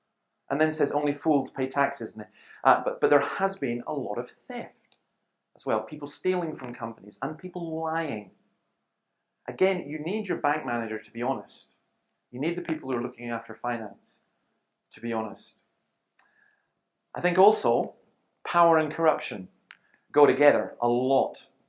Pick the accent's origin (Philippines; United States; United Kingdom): United Kingdom; Scotland; I'm ashamed, because as a Scotsman, we had a banking system that was the envy of the world